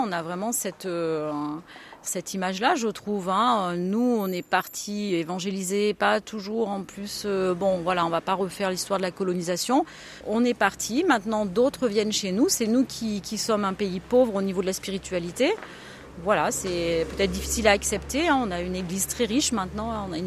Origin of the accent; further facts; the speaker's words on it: Auvergne-Rhône-Alpes, France; je suis très attachée à mes racines, je suis auvergnate